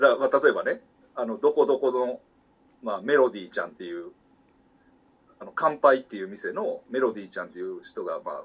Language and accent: Japanese; Kobe, Hyogo, Japan; 僕は神戸なんですけど